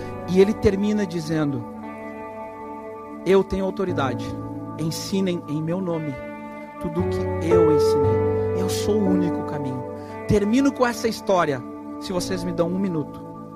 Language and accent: Portuguese; Rio Grande do Sul, Brazil; eu que sou gaúcho macho, eu comecei a chorar